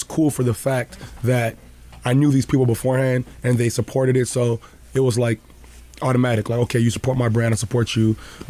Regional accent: Rexdale, Ontario, Canada; also born or lived in Juarez, Mexico; now in Houston, United States; And I've lived in Juarez, Mexico. I'm in the third ward in Houston. Mm-hmm. It don't matter. I'm comfortable everywhere because I grew up in Rexdale.

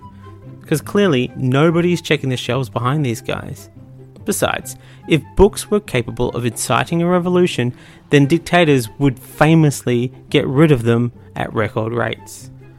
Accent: Australia; But we are Australian. And if we've learned nothing else, it's we don't care about science in this country.

